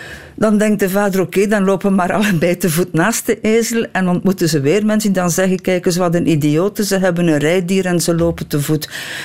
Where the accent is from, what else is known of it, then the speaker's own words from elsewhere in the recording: Kortrijk, West Flanders, Belgium; ik kom dus uit het Kortrijkse, uit Hagelbeke bij Kortrijk.